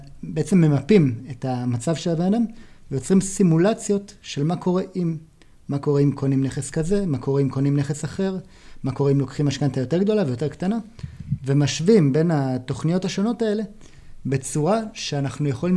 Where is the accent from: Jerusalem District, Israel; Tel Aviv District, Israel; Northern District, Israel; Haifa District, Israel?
Tel Aviv District, Israel; Tel Aviv; לא, אני מתל אביב. רוב החיים ביליתי בכלל בקיבוץ, בדרום.